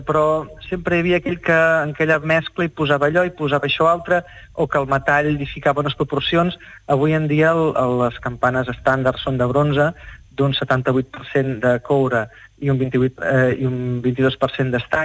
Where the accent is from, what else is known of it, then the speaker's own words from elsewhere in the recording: Tarragona, Catalonia, Spain; now in Montblanc, Spain; jo soc de Tarragona, però actualment visc a Montblanc